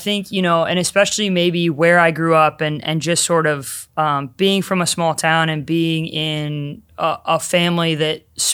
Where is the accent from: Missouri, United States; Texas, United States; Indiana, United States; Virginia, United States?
Indiana, United States; Columbus; Grew up for the most of my childhood in Columbus, Indiana.